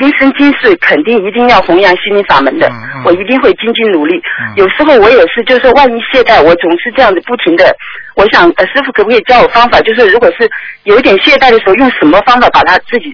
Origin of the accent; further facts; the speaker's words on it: Singapore; 我会跟新加坡的，我是新加坡的